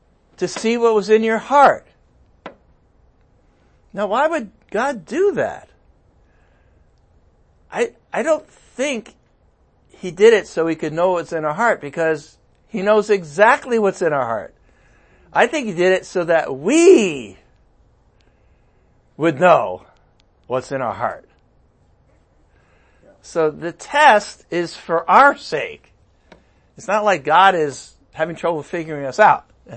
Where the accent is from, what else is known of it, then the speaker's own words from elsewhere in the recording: New England, United States; Because I grew up in New England, my mom's English, and all that kind of stuff.